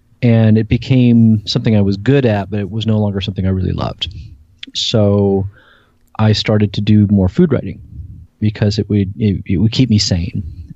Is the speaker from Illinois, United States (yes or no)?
no; Westfield, New Jersey, United States; And I grew up in the New York metro area in central New Jersey in a place called Westfield.